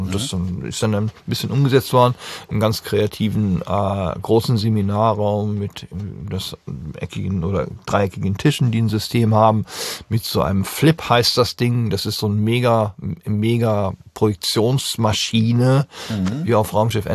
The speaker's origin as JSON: {"language": "German", "town": "Düsseldorf", "region": "North Rhine-Westphalia", "country": "Germany", "said": "wir kommen aus Düsseldorf, das war kein Geheimnis."}